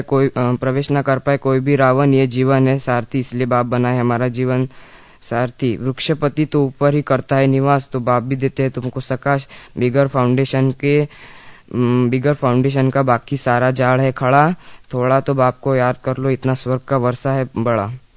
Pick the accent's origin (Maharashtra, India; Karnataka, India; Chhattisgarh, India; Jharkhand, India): Maharashtra, India; Akot; मैं महाराष्ट्र के अकोट से हूँ, अकोला डिस्ट्रिक्ट में आता है।